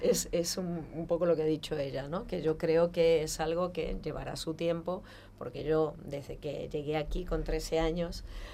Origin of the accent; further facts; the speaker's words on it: Argentina; jo sóc argentina i tu vas a l'Argentina i cada dos per tres tens un ballet